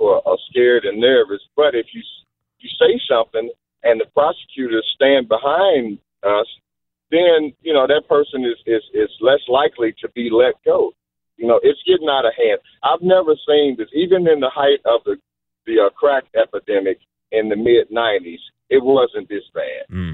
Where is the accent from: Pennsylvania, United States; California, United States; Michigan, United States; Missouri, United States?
Missouri, United States; St. Louis; I'm from North St. Louis, 51. I was born and raised in North St. Louis.